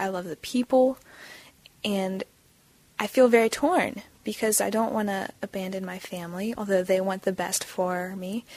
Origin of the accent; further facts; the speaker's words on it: Barboursville, West Virginia, United States; I'm from Barboursville, West Virginia. All of my life has been in West Virginia.